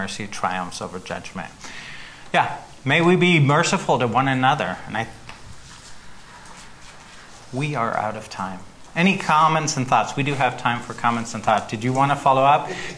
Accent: Germany; I grew up in Germany, and it was common to walk by a field and grab an ear of corn, right?

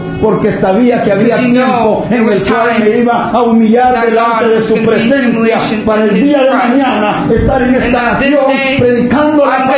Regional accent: Honduras; en mi país, Honduras

